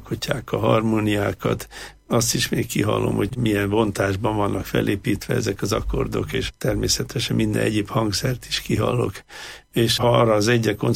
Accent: Budapest, Hungary; also born or lived in Germany; Az én kis életemet a 11. kerületben kezdtem, ez az én szülőfalunk

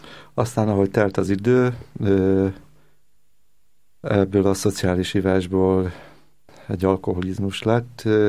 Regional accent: Jász-Nagykun-Szolnok, Hungary; now in Budapest, Hungary; alkoholista, 54 éves. Én egy jászsági kisfaluból származom, a gimnáziumot már itt Budapesten végeztem, az egyetemre is itt Budapesten jártam.

